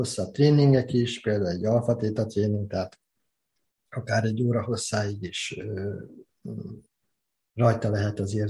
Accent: Kecskemét, Bács-Kiskun, Hungary; Én kecskeméti vagyok, innen jártunk fel Budapestre

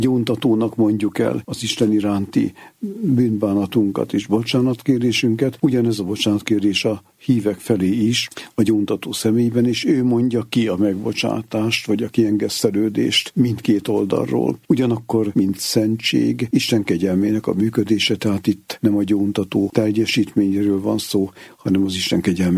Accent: Szécsény, Nógrád, Hungary; de aztán 5 hónap múlva Széchenybe kerültem káplánnak. Egyébként ott nőttem föl.

